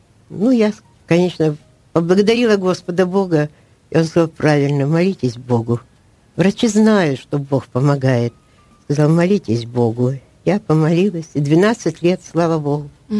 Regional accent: Kyiv, Ukraine; Родилась в Києві, родилась в сім'ї віруючій. І, собственно говоря, з 6 лет, після того, як отримала хрещення, я з 6 лет з Богом.

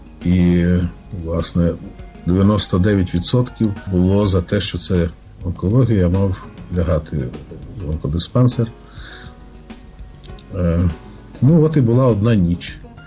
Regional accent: Lutsk, Volyn Oblast, Ukraine; Народився і живу в Луцьку в 61-му році, дата мого народження. І так Господь благословив, що я в Луцьку постійно знаходжусь і з Волині рідної

